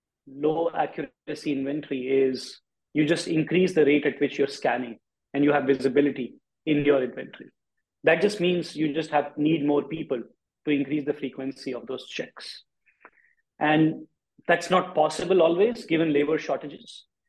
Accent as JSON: {"language": "English", "region": "Delhi", "country": "India", "tie": "born or raised there", "said": "a pivotal moment for a boy growing up in Delhi"}